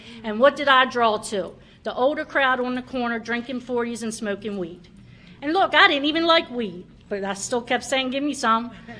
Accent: Baltimore, Maryland, United States; I'm from Baltimore.

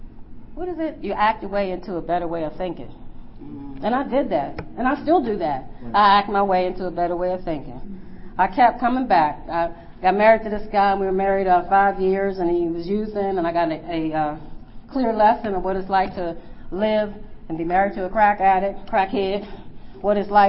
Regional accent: Pennsylvania, United States; So when I was in Alabama, even though I'm from Pennsylvania, I wore the Alabama look.

